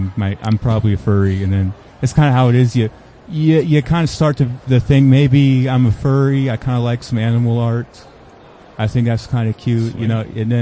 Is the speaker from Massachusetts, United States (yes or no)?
no; Havre de Grace, Maryland, United States; I'm from Havre de Grace.